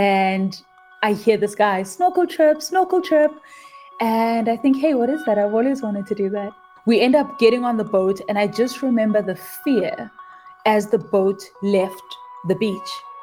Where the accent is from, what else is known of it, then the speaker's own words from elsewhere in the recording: Soweto, Gauteng, South Africa; I grew up in Soweto in a place called Protea North in Gauteng in Johannesburg. And we grew up in a place that I would first describe as brown.